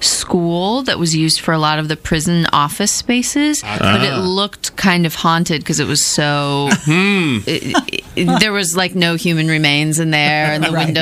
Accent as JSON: {"language": "English", "town": "Pittsburgh", "region": "Pennsylvania", "country": "United States", "tie": "born or raised there", "said": "Pittsburgh."}